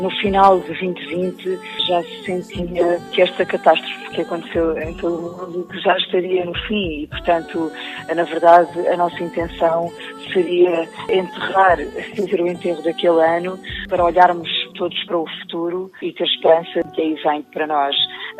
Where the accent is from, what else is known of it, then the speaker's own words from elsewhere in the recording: Santarém, Portugal; born there; E eu ainda por cima, eu nasci no Ribatejo. Ainda trago comigo também as sonoridades do Ribatejo